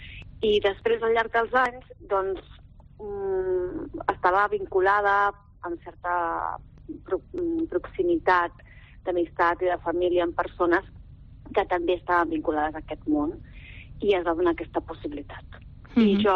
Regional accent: Barcelona, Catalonia, Spain; Perquè jo soc gracienca. Jo soc gracienca i sempre, bueno, és el meu barri, m'agrada molt, me l'estimo molt

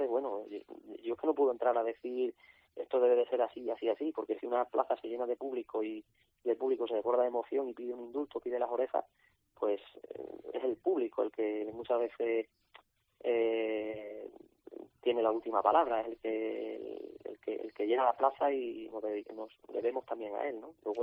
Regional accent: Cáceres, Extremadura, Spain; aunque antes toreo en mi tierra, en Cáceres, el día 2 de junio

